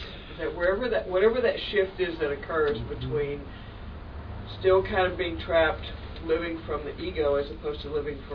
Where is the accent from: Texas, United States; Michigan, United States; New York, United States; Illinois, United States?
Texas, United States; also born or lived in San Francisco; I grew up in Southeast Texas. It's called the Bible Belt.